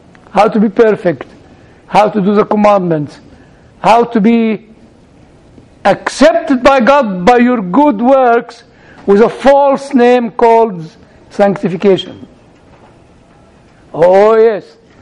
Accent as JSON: {"language": "English", "country": "United Kingdom", "said": "I don't have the right to vote because I'm still British."}